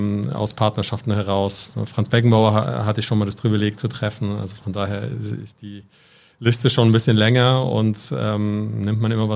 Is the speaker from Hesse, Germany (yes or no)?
yes; Bürstadt, Hesse, Germany; born there; ich bin geboren in Südhessen. Wenn man das jetzt fußballerisch verortet, dann würde man sagen zwischen SV Darmstadt 98 und Waldhof Mannheim. Das ist ein kleinerer Ort. Bürstadt